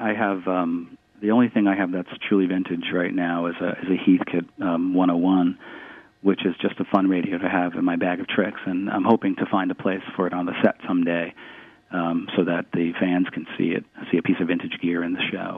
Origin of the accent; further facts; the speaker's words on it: New York, United States; Growing up on Long Island, we'd all get on whatever at the time.